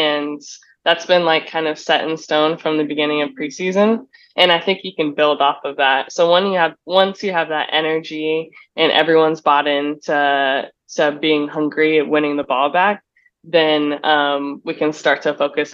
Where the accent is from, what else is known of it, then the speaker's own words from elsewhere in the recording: Nebraska, United States; Definitely my mom. I grew up in Nebraska, so there's not much like soccer.